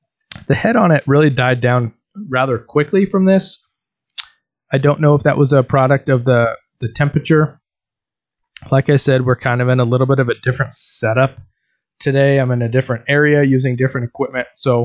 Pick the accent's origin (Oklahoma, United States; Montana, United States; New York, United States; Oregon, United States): Oregon, United States; I'm not from Bend, Oregon. I am from Oregon.